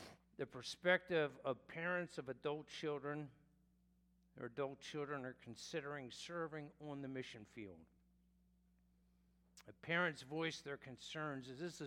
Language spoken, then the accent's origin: English; Philadelphia, Pennsylvania, United States; also born or lived in New York / New Jersey; now in Baltimore, United States; I lived in three different metropolitan areas, first growing up in Philadelphia.